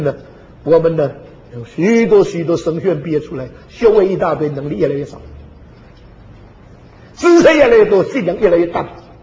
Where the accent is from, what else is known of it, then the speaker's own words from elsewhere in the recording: Xiamen, Fujian, China; 我回到厦门50年没有回到我的家乡，